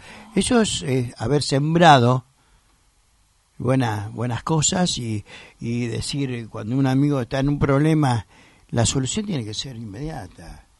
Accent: Buenos Aires, Argentina; como buen porteño, veo mi ciudad.

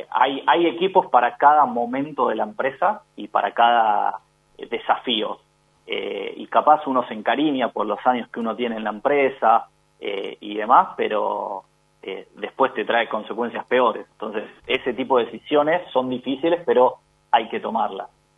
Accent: Argentina; algo que nos pasa mucho más por cómo somos los argentinos

